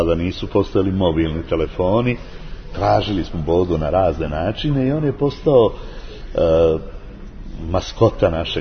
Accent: Zemun, Belgrade, Serbia; rođen sam u Zemunu i stanovao sam tu u Zemunu i kasnije na Novom Beogradu

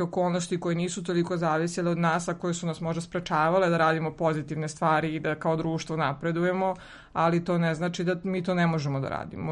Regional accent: Serbia

